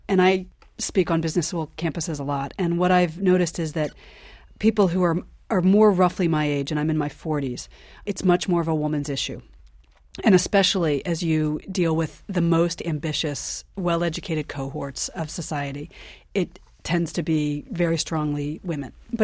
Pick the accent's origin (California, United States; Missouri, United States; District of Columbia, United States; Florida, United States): District of Columbia, United States; Washington; I'm lucky that I grew up in Washington and most of my career has been here in D.C.